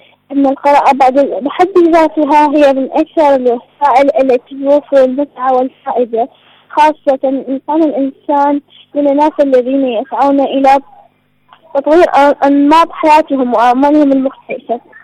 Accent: Iraq; من العراق.

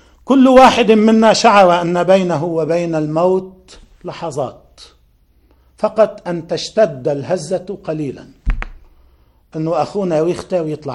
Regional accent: Lebanon; كالهزة عندنا في لبنان والزلزال في تركيا وفي سوريا

